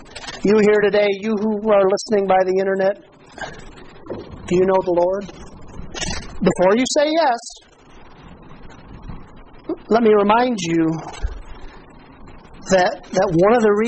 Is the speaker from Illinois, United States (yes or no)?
yes; Stager, Illinois, United States; If you know anything about Stager, it's no big deal to be from Stager, Illinois. Not a bad place, but nothing fancy about us.